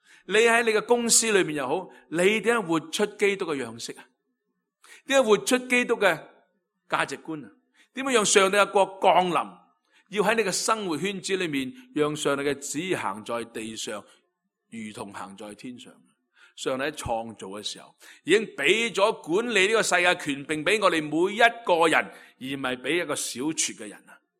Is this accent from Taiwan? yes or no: no; Hong Kong; 今天我们香港人都一样